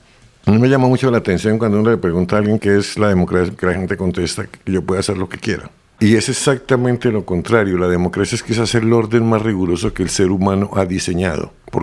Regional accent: Colombia; colombiano.

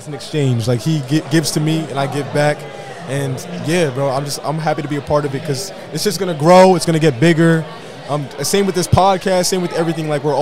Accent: Pennsylvania, United States; now in Philadelphia, United States; I grew up in the Poconos. So, like, the middle of nowhere.

